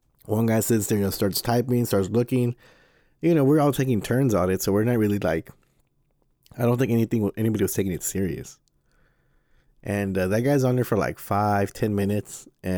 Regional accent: Ohio, United States; yeah, I'm from Ohio and from my farmer's boy, blah, blah, blah.

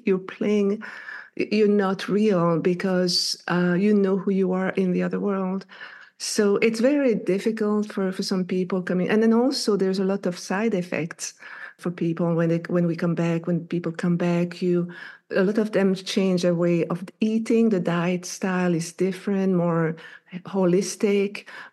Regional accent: Brussels, Brussels-Capital Region, Belgium; first language French; English is a second language; My first language is French. I grew up in Belgium, in the city of Brussels, which Belgium, for people that don't wonder where it is, it's the country between France and Germany.

